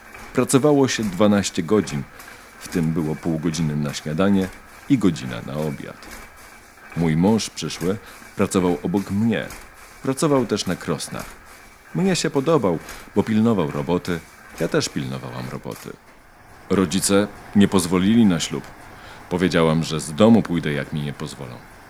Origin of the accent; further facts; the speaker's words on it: Łódź, Łódź Voivodeship, Poland; Wychowywałam się na Księżym Młynie. Ojciec pracował jako rymarz u Scheiblera i należał do jego orkiestry. Najpierw rodzice mieszkali na ulicy Składowej. Ponieważ ojciec był w orkiestrze, dostali mieszkanie na Przędzalnianej